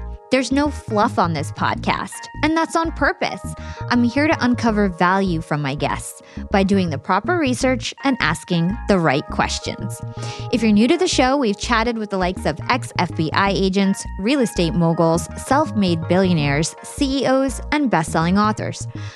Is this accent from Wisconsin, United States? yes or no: no; Watchung, New Jersey, United States; So I'm in Watchung, New Jersey. I grew up in Watchung, New Jersey.